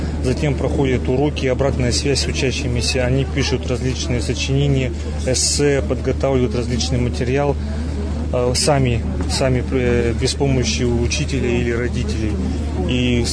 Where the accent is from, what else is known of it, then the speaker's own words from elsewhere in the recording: Yekaterinburg, Sverdlovsk Oblast, Russia; Я местный екатеринбуржец.